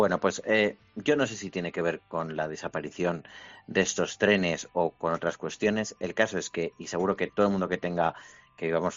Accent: Zaragoza, Aragon, Spain; now in Madrid, Spain; nos pasa a los exiliados en Madrid que somos de Zaragoza

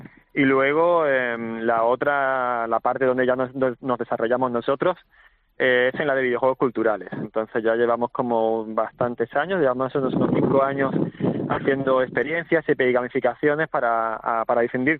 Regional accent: Estepona, Andalusia, Spain; now in Málaga, Spain; yo soy de Estepona, vivo aquí ya en Málaga desde muchísimos años

